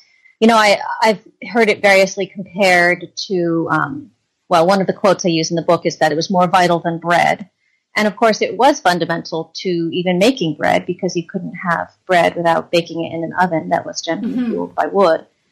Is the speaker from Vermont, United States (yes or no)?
yes; Vermont, United States; I grew up in Vermont, and I was always interested in people's relationships with the land.